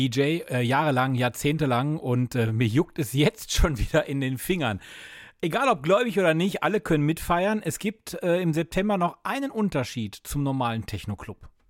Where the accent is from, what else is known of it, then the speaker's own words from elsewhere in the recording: Recklinghausen, North Rhine-Westphalia, Germany; Also ich hätte da mal richtig Bock drauf, sowas auch hier in meiner Heimatstadt Recklinghausen zu probieren.